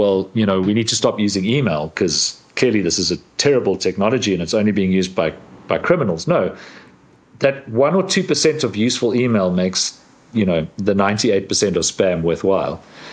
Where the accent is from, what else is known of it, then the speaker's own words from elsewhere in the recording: South Africa; in my home country of South Africa